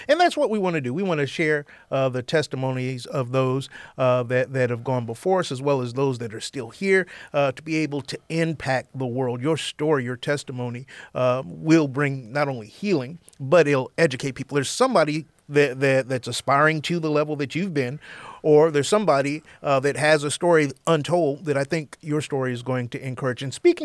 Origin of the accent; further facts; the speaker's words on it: Toledo, Ohio, United States; born there; And I was born on Palmwood. I wasn't on the west side.